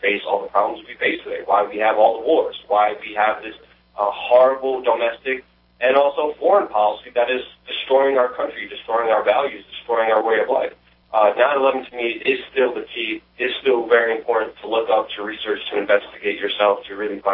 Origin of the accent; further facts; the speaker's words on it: Brooklyn, New York, United States; an incident when I was a teenager growing up in Brooklyn.